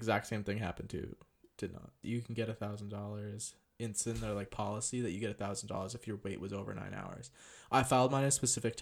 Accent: Canada; I'm in Canada already. I have both passports, and I'm Canadian.

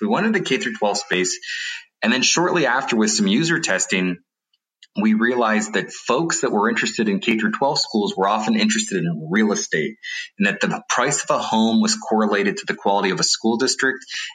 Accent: San Francisco, California, United States; also born or lived in New York City; I was born in New York City. I grew up in San Francisco, and I really wanted to...

